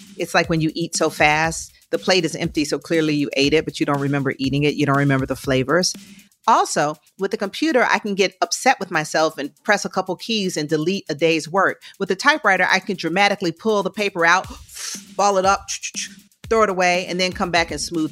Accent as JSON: {"language": "English", "region": "Georgia", "country": "United States", "said": "Even though I'm from Georgia, I'm going to get bold and say IHOP for sure."}